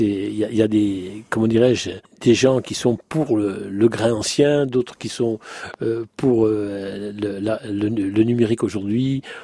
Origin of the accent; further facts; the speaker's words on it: Bastia, Corsica, France; also born or lived in Paris; now in Ajaccio, France; je suis né à Paris et j'ai vécu mon enfance à Bastia. Et j'ai quitté Bastia, si vous voulez, pour mon service militaire. Et j'ai été nommé à Ajaccio et j'en suis plus parti.